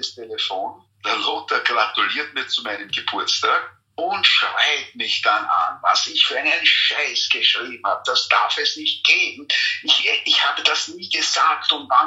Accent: Austria; und ich als Österreicher war ihr Liebling

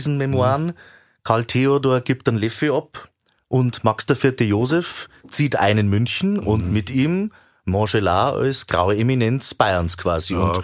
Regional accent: Austria; Da halte ich mich als Österreicher jetzt raus

